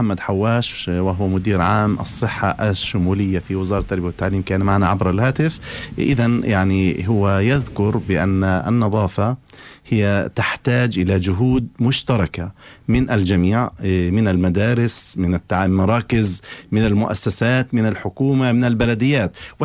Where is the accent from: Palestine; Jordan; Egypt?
Palestine; هل يمكن هذا أن يحدث عندنا في فلسطين؟